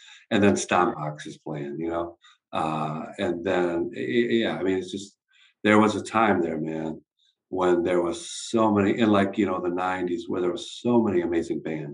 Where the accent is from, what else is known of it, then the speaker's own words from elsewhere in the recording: Watertown, New York, United States; So I grew up near Syracuse, New York, in Watertown, New York.